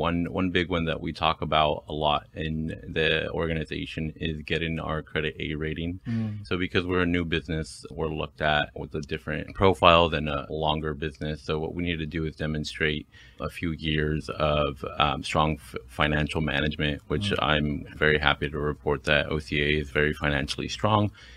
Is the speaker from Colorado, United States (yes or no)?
no; Anaheim, California, United States; born or raised there